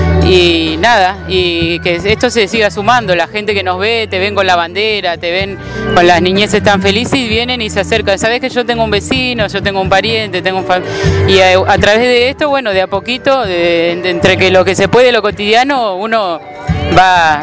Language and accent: Spanish; Buenos Aires, Argentina; now in Viedma, Argentina; Nosotras venimos de Buenos Aires, estamos acá residiendo en Viedma desde principio de año también, Viedma Patagones.